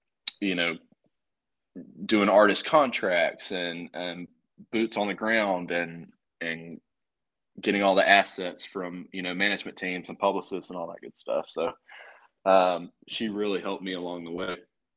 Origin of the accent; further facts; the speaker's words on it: Alabama, United States; And, dude, I'm from South Alabama.